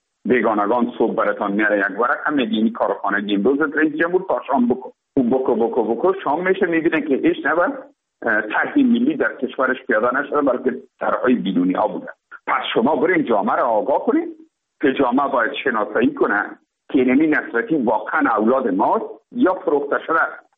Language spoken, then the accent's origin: Persian; Afghanistan; ما افغان هستیم